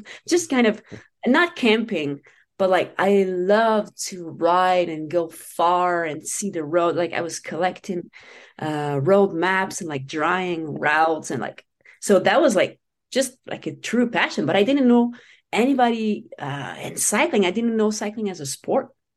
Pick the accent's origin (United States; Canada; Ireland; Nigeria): Canada; Eastern Canada; I'm in Colorado right now, but I'm Canadian, so I'm from Canada.